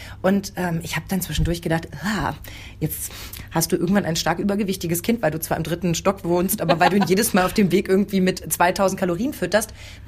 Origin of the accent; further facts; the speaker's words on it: eastern Germany, Germany; ich bin noch im Osten groß geworden